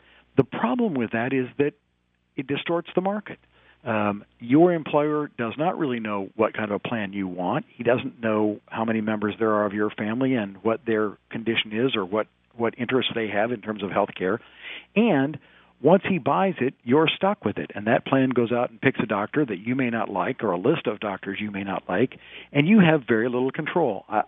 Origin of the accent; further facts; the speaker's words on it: Arizona, United States; for example, the state of Arizona, my home state